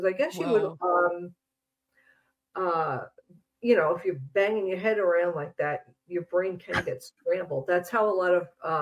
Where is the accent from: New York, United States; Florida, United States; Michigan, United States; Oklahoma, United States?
New York, United States; Long Island; also born or lived in New Jersey; now in Minnesota, United States; I was brought up on Long Island, New York. I lived there and lived in parts of New Jersey my whole life.